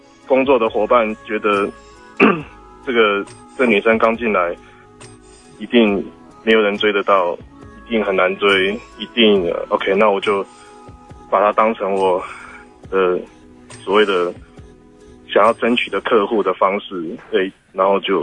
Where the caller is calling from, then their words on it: Tainan, Taiwan; 我是台南的